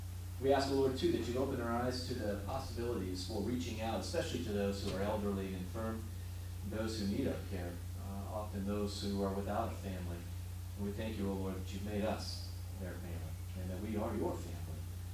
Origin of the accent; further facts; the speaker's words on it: Iowa, United States; I'm from Iowa.